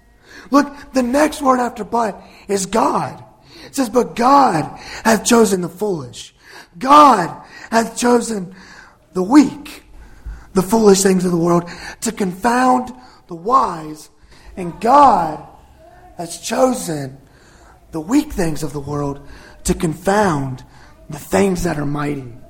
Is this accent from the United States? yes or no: yes; Aberdeen, North Carolina, United States; born there; So I was born in North Carolina. Please don't hold that against me if you're going to hold it against me. I was born in North Carolina, lived in, y'all are going to like this, I bet. I lived in Aberdeen, North Carolina.